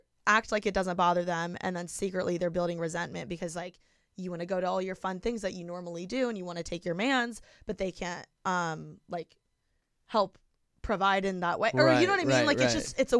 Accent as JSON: {"language": "English", "region": "Midwest", "country": "United States", "said": "he was like from the Midwest and I'm from the Midwest."}